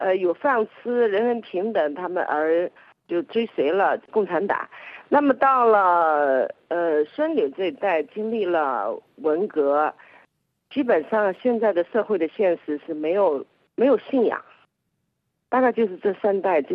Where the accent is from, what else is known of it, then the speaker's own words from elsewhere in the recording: Fuzhou, Fujian, China; 比如说我是在福州长大的，在我的记忆当中，小时候那种小街小巷，很多的路面都是那个小石头板的